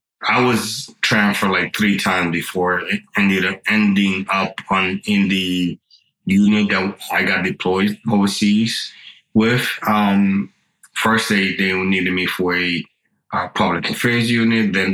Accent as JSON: {"language": "English", "country": "Dominican Republic", "tie": "born or raised there", "said": "because I grew up in the Dominican Republic with certain things similar to those things."}